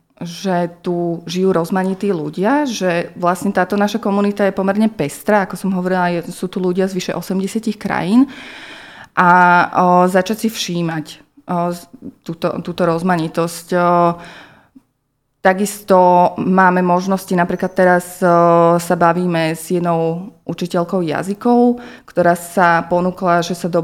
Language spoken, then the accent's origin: Slovak; central Slovakia, Slovakia; now in Trnava, Slovakia; Pôvodne pochádzam zo stredného Slovenska, žijem tu posledných asi 15 rokov, ale aj sama som žila nejaký čas v zahraničí, čiže mám aj tú skúsenosť cudzinky v inej krajine.